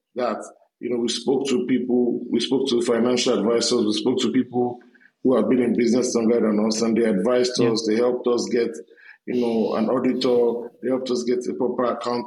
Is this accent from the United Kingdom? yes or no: yes; England, United Kingdom; I'll say growing up in England exposed me to a lot of things, bro.